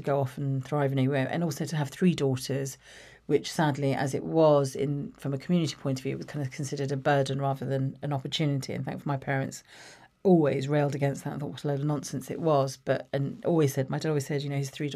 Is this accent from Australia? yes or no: no; Watford, East of England, United Kingdom; So I grew up in Watford, born in Watford, my youngest of three. I've got two older sisters. Mum and Dad originally from India. They came over in the 1960s.